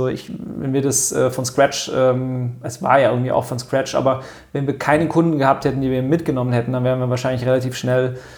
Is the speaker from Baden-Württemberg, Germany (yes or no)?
yes; Stuttgart, Baden-Württemberg, Germany; now in Munich, Germany; ich komme aus Stuttgart